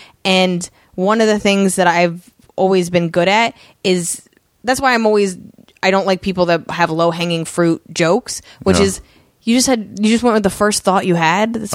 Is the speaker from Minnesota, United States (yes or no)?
no; New Jersey, United States; Like, I'm from Jersey, and we just don't pronounce things.